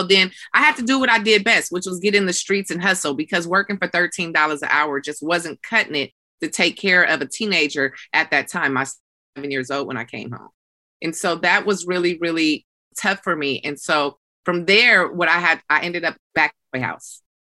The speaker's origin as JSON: {"language": "English", "town": "San Francisco", "region": "California", "country": "United States", "tie": "born or raised there", "said": "because I grew up in San Francisco housing projects, Valencia Gardens to be exact."}